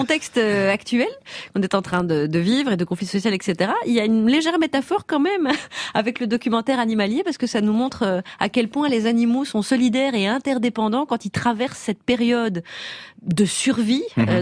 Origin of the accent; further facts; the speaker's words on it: Belgium; je suis belge